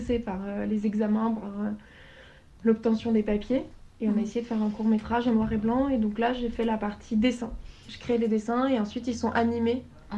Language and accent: French; Grand Est, France; now in Lyon, France; je suis alsacienne à la base et je suis montée à Lyon pour faire des études d'illustration dans l'école Émile Cole